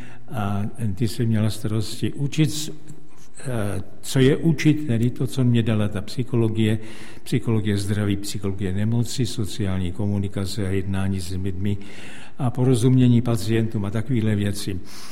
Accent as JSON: {"language": "Czech", "town": "Litoměřice", "region": "Ústí nad Labem Region", "country": "Czechia", "tie": "born there", "said": "narodil jsem se v Litoměřic nebo v blízkosti Litoměřic"}